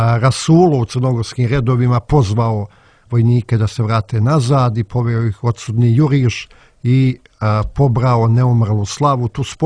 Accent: Montenegro; A šta bi moglo kod nas u Drobnjaku i Uskocima da se napiše nego Smaila Gačengić?

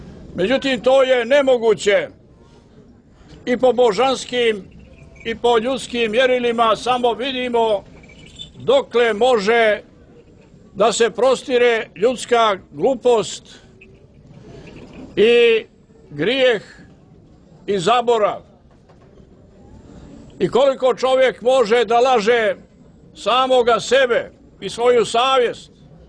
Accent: Nikšić, Nikšić Municipality, Montenegro; Kod mene u Nikšiću, u Nikšićkom kraju, u mom zavičaju, imaju još dvije neotvorene jame.

